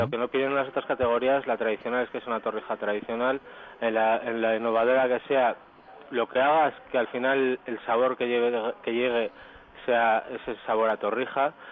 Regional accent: León, Castile and León, Spain; soy de León

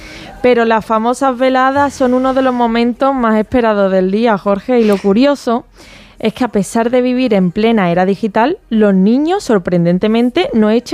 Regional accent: Cádiz, Andalusia, Spain; Pero ten en cuenta que soy de Cádiz, o sea, si...

